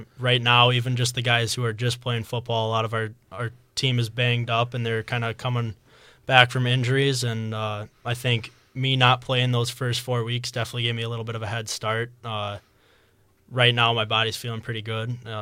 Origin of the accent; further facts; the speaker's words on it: Eagle River, United States; just growing up in Eagle River, all of my friends played football.